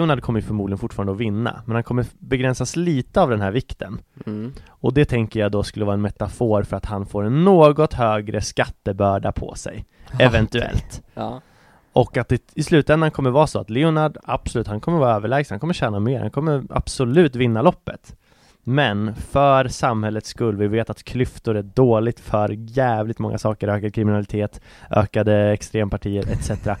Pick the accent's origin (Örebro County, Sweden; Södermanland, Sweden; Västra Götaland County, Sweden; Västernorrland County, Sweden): Södermanland, Sweden; Nyköping; born there; Jag är född i Nyköping.